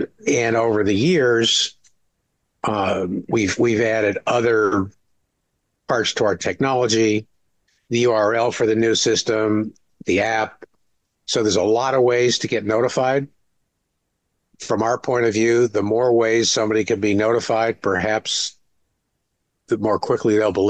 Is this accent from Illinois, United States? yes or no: yes; Chicago, Illinois, United States; I'm from Chicago, but I don't like this. I like a little bit more heat.